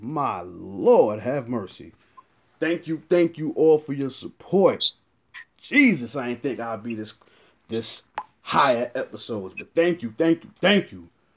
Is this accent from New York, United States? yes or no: yes; Brooklyn, New York, United States; I mean, I'm from East New York, Brooklyn. I grew up on Crystal Street